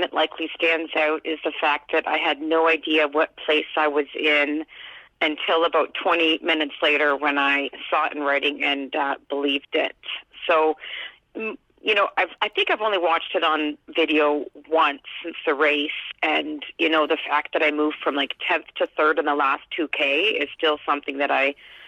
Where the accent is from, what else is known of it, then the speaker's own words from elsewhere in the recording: Canada; how great to have been part of that as a Canadian on a day like that where our weather, you know, worked well for us.